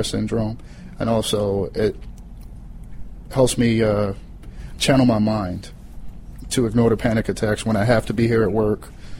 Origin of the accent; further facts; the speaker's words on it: Baltimore, Maryland, United States; I come from Baltimore City in Maryland.